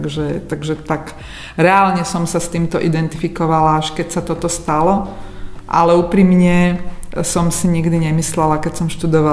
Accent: Nová Dubnica, Trenčín Region, Slovakia; ja som z Novej Dubnice, čo je malé mestečko.

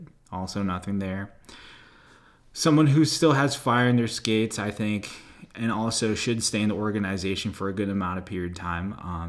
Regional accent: Hawaii, United States; You know, growing up in Hawaii, you never had hockey

